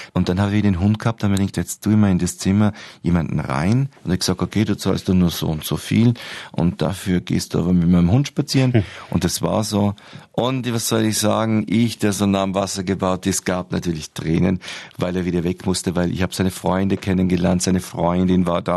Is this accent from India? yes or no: no; Austria; Und ich fühle mich in Wien und in meiner Heimat Österreich wieder sehr wohl.